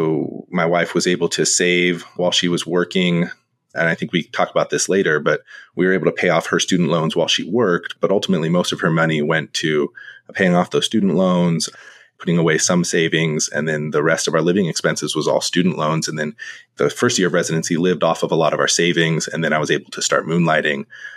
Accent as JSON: {"language": "English", "region": "California", "country": "United States", "said": "My wife is from California. I'm from California."}